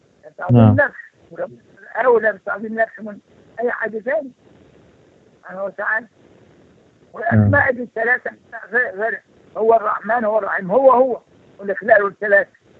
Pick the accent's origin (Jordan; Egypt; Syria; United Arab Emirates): Egypt; لما جينا البابا زمان عندنا في مصر هنا.